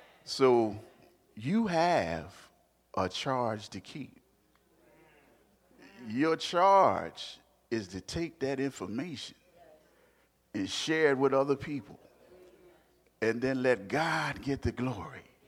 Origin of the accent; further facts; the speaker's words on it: Philadelphia, Pennsylvania, United States; But I think they forgot I was from South Philly.